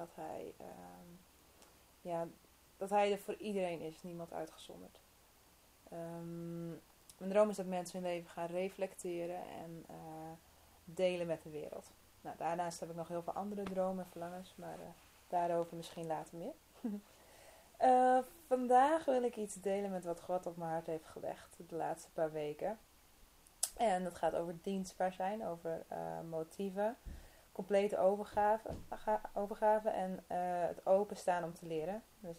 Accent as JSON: {"language": "Dutch", "country": "Netherlands", "moved": "as an adult", "lives_now": "Sydney, Australia", "said": "Ik kom uit Nederland oorspronkelijk. Ik ben nu 2 jaar of 1,5 jaar in Sydney."}